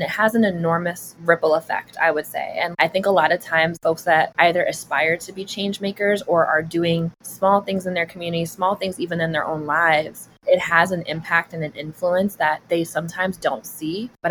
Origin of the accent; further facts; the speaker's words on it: Brooklyn, New York, United States; So I was born and raised in Brooklyn. I came from a first generation immigrant household. My mom immigrated here from Morocco